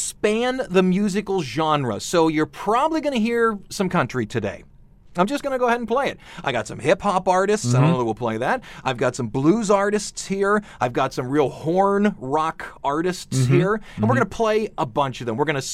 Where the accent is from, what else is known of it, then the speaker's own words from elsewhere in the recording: Cleveland, Ohio, United States; Now, I'm going to defer to my local person. I'm from Cleveland, Ohio.